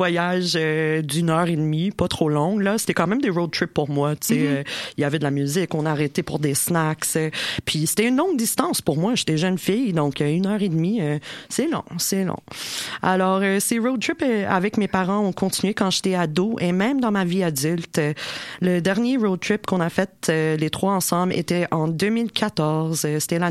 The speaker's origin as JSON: {"language": "French", "town": "North Vancouver", "region": "British Columbia", "country": "Canada", "tie": "born or raised there", "said": "Donc, j'ai grandi à Nord-Vancouver, en Colombie-Britannique."}